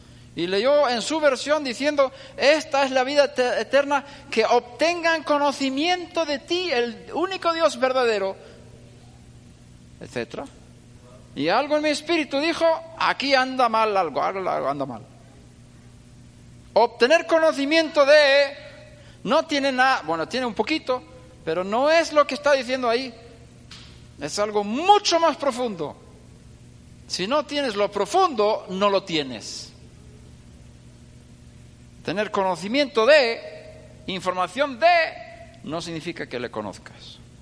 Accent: Sweden; Hemos vivido ahí como 25 años, más o menos. O 20. No hemos llegado a 25. Pero nos criamos en Suecia.

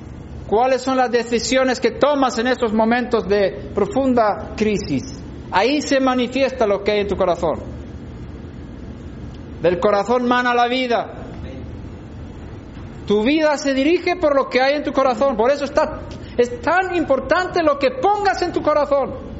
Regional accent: Sweden; born there; Spanish is a second language; also born or lived in United States; en Suecia, donde yo nací

